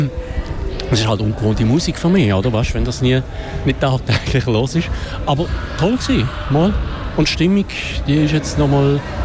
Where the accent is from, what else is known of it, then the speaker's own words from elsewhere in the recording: Liestal, Basel-Landschaft, Switzerland; In meiner Heimatstadt Liestal ja auch.